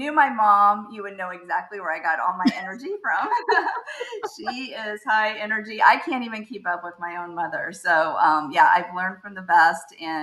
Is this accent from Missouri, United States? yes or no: yes; Cuba, Missouri, United States; because obviously I grew up in Cuba, Missouri, so we had to drive into Creve Coeur in order to, you know, be connected to our synagogue